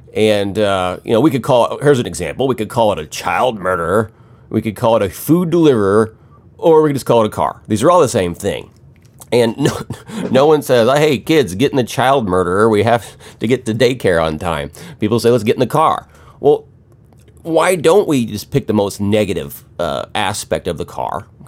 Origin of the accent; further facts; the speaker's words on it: Missouri, United States; I was raised here. I'm born and raised in Missouri, never really left.